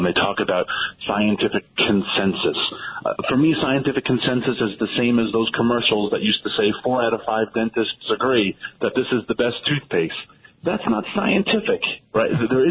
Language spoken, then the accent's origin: English; New York City, New York, United States; me as a New Yorker who knows dozens of people, literally dozens of people who died on 9/11.